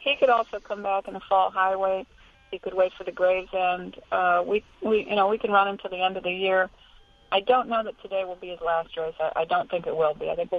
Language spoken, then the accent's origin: English; Hershey, Pennsylvania, United States; You know, I grew up in Hershey, Pennsylvania. My father was leading trainer in Pennsylvania for about 15 years while I was in, you know, grade school and high school and college.